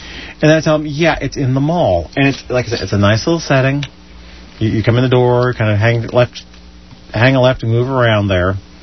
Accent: Philadelphia, Pennsylvania, United States; I'm fat and I'm from the Philadelphia area.

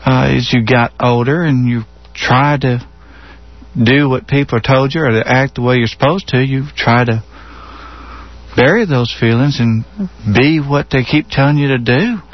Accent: Houston, Texas, United States; I was born and raised here, St. Joe's. I'm actually one of the few rare Houstonians in this city.

